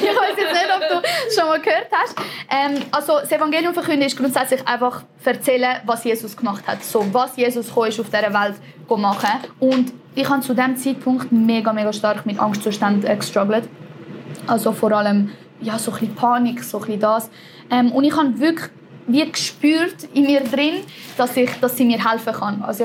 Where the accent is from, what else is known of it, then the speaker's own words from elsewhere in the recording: Italy; German is a second language; Also ich bin ja Italienerin und die meisten Italiener wachsen katholisch auf. Also ich bin eigentlich, also ich bin immer noch katholisch in dem Sinn.